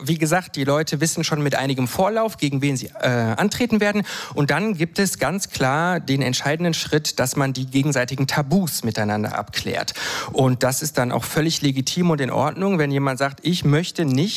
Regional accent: Frankfurt am Main, Hesse, Germany; bei einem Battle in Frankfurt am Main, meiner Heimatstadt.

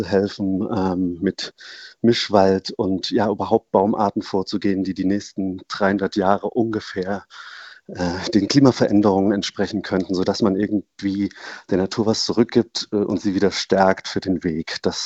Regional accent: Thuringia, Germany; Schon als Kind bin ich unter einem Förster aufgewachsen im Norden Thüringens, im Eichsfeld.

